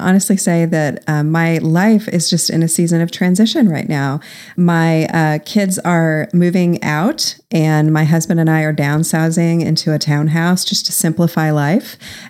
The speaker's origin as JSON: {"language": "English", "region": "Ohio", "country": "United States", "tie": "born or raised there", "said": "I grew up in Ohio in an upper middle class home that looked really great on the outside."}